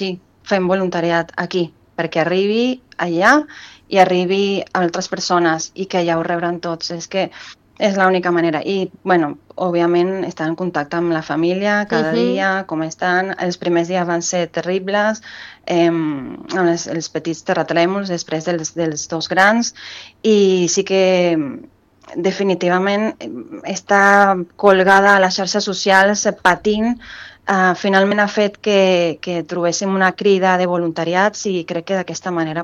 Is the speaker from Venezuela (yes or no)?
yes; Venezuela; Simplement soc una veneçolana intentant ajudar als veneçolans que estan patint en aquests moments.